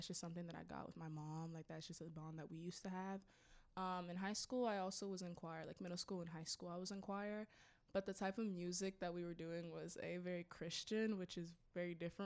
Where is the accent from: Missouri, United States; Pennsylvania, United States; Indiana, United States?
Missouri, United States; Kansas City; I'm from Kansas City, Missouri, and I'm African. I'm a Muslim.